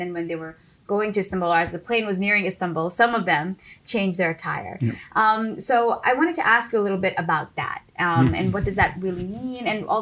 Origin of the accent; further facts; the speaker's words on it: Pakistan; I grew up in Pakistan. And so that's something that I think I've seen a lot just growing up in Pakistani society